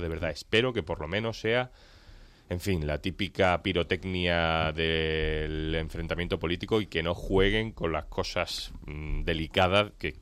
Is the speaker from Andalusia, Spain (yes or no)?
yes; Andalusia, Spain